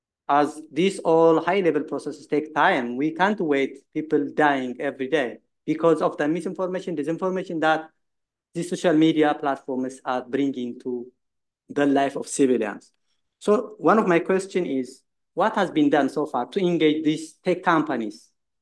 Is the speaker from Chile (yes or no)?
no; Ethiopia; I'm from Ethiopia.